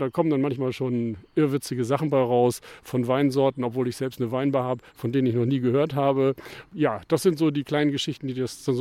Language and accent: German; Bassum, Lower Saxony, Germany; also born or lived in Bremen; ich habe auch lange in Bremen gewohnt, bin aber natürlich gebürtiger Bassumer und das ist auch meine Heimatstadt hier.